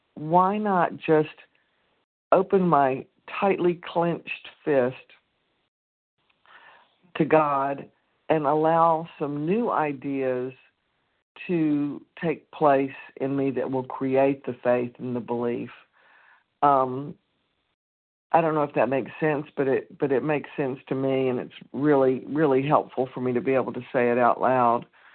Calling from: Nashville, Tennessee, United States; Good morning. … from Nashville, Tennessee.

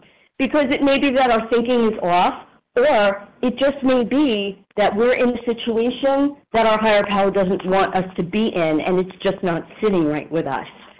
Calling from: New York City, New York, United States; from New York City.

